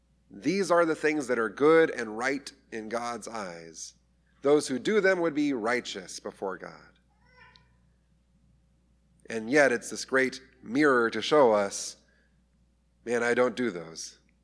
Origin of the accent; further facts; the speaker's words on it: Scotland, United Kingdom; now in California, United States; See, I'm also a Californian, not just a Scotsman.